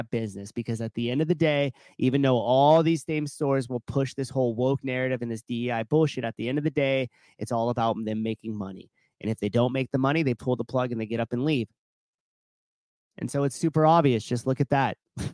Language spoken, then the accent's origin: English; Oakland, California, United States; Close to my hometown, good old Oakland.